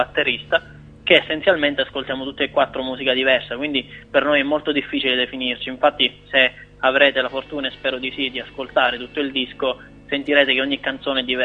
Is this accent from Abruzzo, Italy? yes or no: yes; Tortoreto, Abruzzo, Italy; noi siamo abruzzesi di Tortoreto, non so se conoscete, un paese sulla costa, sulla provincia di Teramo